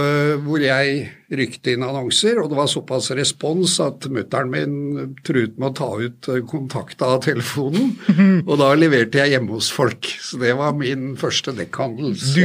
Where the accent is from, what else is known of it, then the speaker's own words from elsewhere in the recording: Oslo, Norway; Jeg født og oppvokst på Tøyen, gikk på Tøyenskole og på Valp på gymnasiet